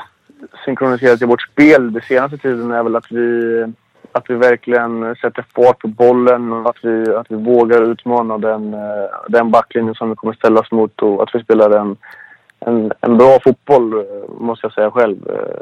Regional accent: Örebro County, Sweden; I själen känner jag mig nu som en närking, men de flesta säger att jag har gått över till östgötska, men det kan jag inte hålla med om faktiskt.

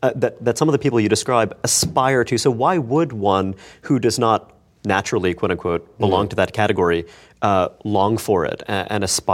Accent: Brooklyn, New York, United States; I did. I grew up in Brooklyn.

